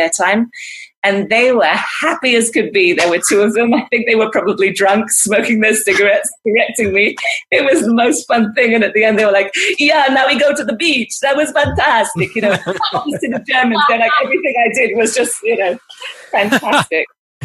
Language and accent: English; England, United Kingdom; accent: British; So I grew up in England and had a British accent, but as you hear it now, it doesn't really sound that British anymore.